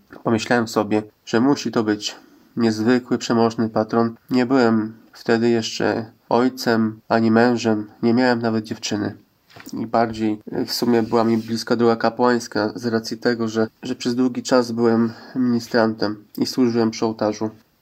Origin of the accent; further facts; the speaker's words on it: Ostrów Wielkopolski, Greater Poland Voivodeship, Poland; A ja co prawda pochodzę z Ostrowa